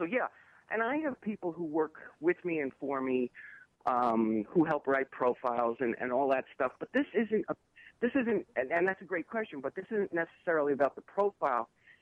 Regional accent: New York, United States; And, you know, I'm from New York, so I always knew I was going to come back to New York.

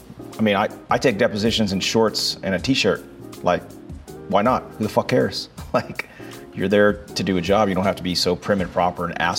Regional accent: Pittsburgh, Pennsylvania, United States; so when we grew up in Pittsburgh, you know, where there was, I was one of five, tied for the oldest of my twin brother.

